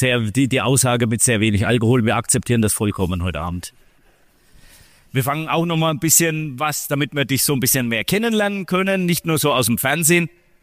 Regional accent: Waldfenster, Bavaria, Germany; oder ich komme ja aus Waldfenster

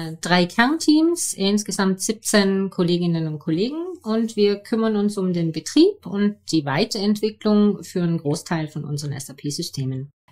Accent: Baden-Württemberg, Germany; Ich glaube, Ulm gilt nicht als international. Also ich komme hier aus der Region.

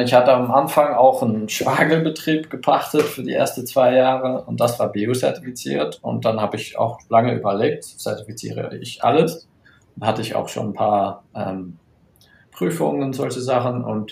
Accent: Northern Ireland, United Kingdom; ich bin auf dem Camp Hill aufgewachsen in Nordirland und da hatten wir einen großen, relativ großen Bauernhof, Kühe, Schweine, Hühner, Garten, das war alles biodynamisch.

